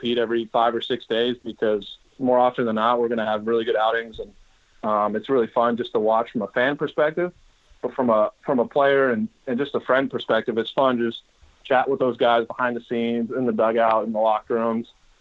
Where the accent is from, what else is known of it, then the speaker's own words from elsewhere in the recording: California, United States; Growing up in the Bay Area, obviously, as a Giants fan